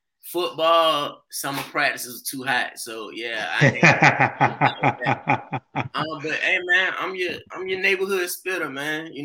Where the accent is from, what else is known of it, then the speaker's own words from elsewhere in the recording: Orangeburg, South Carolina, United States; I'm from the Berg. Born and raised Orangeburg, South Carolina.